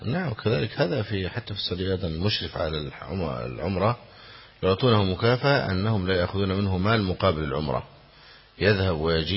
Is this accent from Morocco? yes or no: no; Egypt; هذا عندنا في مصر ما شاء الله